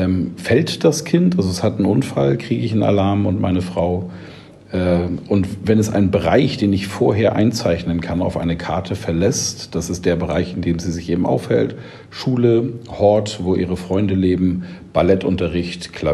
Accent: Schleswig-Holstein, Germany; Ich bin in einem Dorf in Schleswig-Holstein groß geworden, als Sohn eines Landwirts.

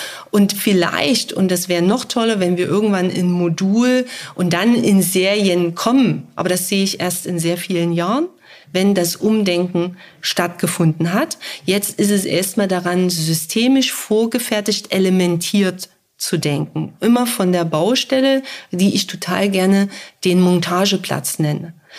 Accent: Saxony, Germany; ich komme aus Sachsen deshalb

